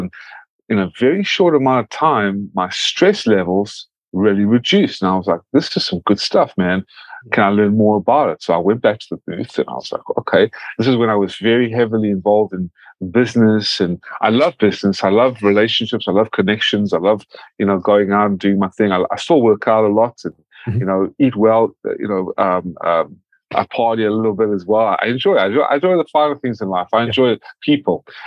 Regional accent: South Africa; now in United States; I am originally from South Africa. And then I moved to the States and I became an American citizen, first in my family

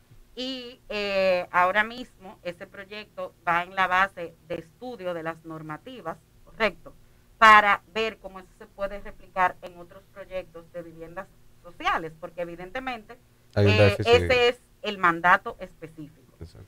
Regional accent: Dominican Republic; cuando digo nuestro me refiero a yo como ciudadana dominicana

